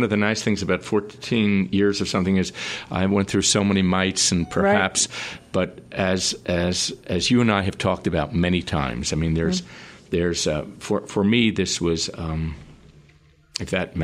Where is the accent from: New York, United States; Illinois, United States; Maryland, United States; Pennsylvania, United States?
New York, United States; I grew up on Long Island in a middle-class Jewish home.